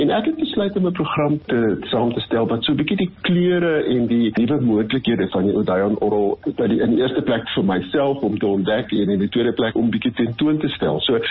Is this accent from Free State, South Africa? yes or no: yes; Bloemfontein, Free State, South Africa; moved away; Ek bly nie op die oomblik in Suid-Afrika nie, maar ek kom van Bloemfontein af en ek het gestudeer in die Vrystaat Universiteit.